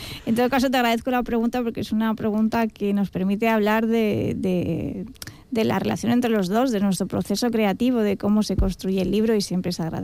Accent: Catalonia, Spain; Yo soy catalana, la novela está ambientada en Madrid

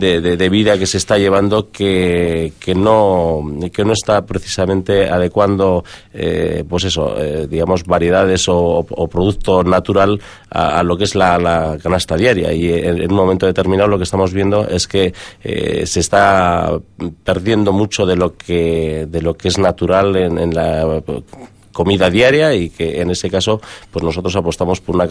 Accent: Vitoria-Gasteiz, Basque Country, Spain; born there; Sí, sí, nací en Gasteiz. Pero bueno, siempre ligado un poco por antepasados al pueblo, ¿no?

